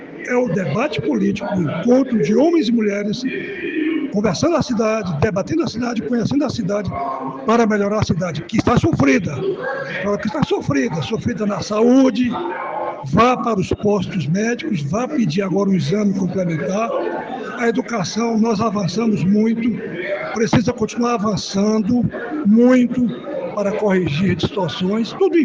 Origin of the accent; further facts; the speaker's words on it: Vitória da Conquista, Bahia, Brazil; Eu que sou conquistense do bairro Brasil, periferia desta cidade, e depois vou para a zona rural, lá de onde sou egresso